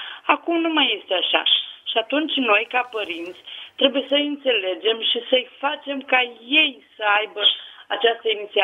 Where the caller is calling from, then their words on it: Tulcea, Tulcea County, Romania; de la Tulcea